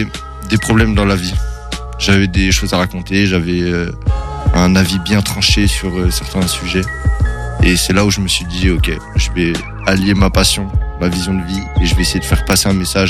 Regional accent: Angers, Pays de la Loire, France; j'ai 22 ans, je viens d'ici même, Angers. J'ai fait toutes mes classes d'armes, si je puis dire, ici.

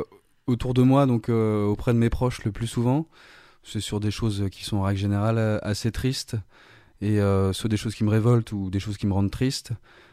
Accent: Rablay-sur-Layon, Pays de la Loire, France; Je suis originaire de Rabelais-sur-Layon. Petit village juste à côté, à 20 km d'Angers.

